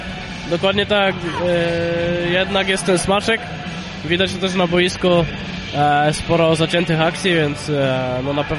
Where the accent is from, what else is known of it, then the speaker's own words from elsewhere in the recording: Leszno, Greater Poland Voivodeship, Poland; Jako że jestem z Leszna, zostaje mi tylko wierzyć w to, że nasi chłopacy wygrają.